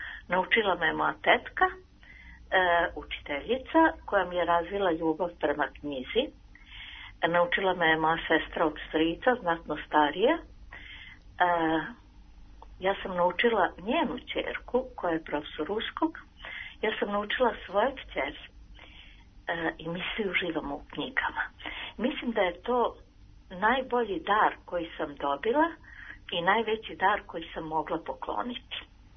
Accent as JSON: {"language": "Serbian", "town": "Novi Sad", "region": "Vojvodina", "country": "Serbia", "said": "Ja sam inače iz Novog Sada i član sam biblioteke. Član sam biblioteke, imam 71 godinu."}